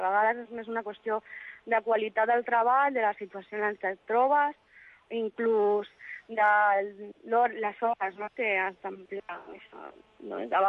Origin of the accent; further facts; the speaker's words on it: Barcelona, Catalonia, Spain; Jo soc d'aquí, de Catalunya, vaig néixer aquí.